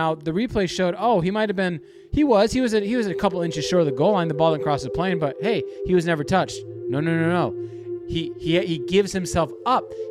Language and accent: English; Detroit, Michigan, United States; Andres Galarraga. My hometown Tigers.